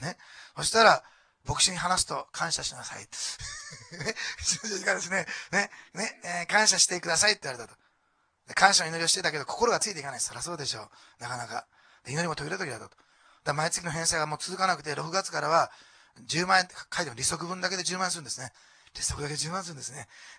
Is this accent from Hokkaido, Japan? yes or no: no; Osaka, Japan; born there; 私は大阪生まれですから、大阪式のお好み焼き好きなん。